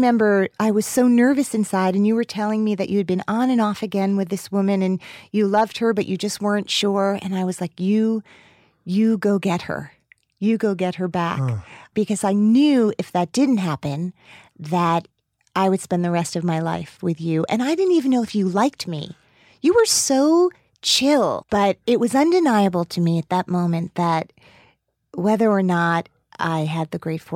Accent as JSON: {"language": "English", "region": "New Jersey", "country": "United States", "tie": "born or raised there", "said": "I grew up in New Jersey, so everything is legal in New Jersey."}